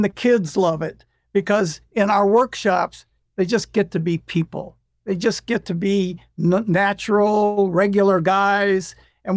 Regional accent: United States; You do this in England, you're British, but I'm American.

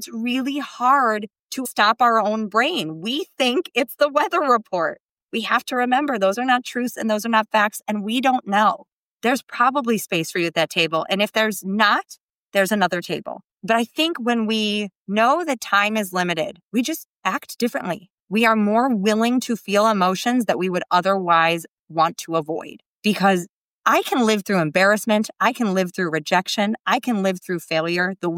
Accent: United States; I literally said to this girl, hi … I am from America.

